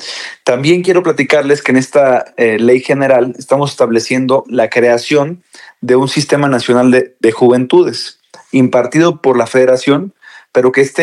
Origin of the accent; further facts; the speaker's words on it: Quintana Roo, Mexico; soy uno de los senadores más jóvenes del país, a mis 30 años estoy llegando aquí al Senado de la República, vengo del estado de Quintana Roo.